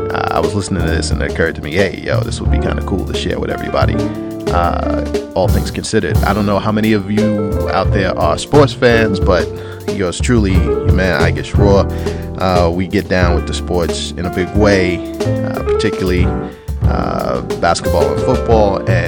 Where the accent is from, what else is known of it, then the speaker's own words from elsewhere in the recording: New York, United States; You know, I'm a New Yorker till I do or die, fam.